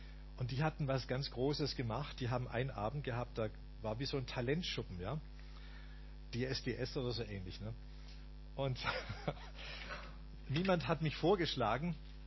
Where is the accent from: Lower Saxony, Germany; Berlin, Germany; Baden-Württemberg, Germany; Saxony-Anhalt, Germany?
Baden-Württemberg, Germany; Stuttgart; fragte mich ein 10 Jahre älterer Mann aus meiner Heimatgemeinde in Stuttgart, der Martin Mast, ob ich ihn auf seinen Auftritten begleiten würde